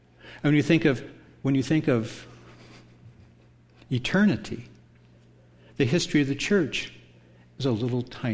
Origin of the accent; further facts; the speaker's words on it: California, United States; And I grew up in California, and my uncles like fishing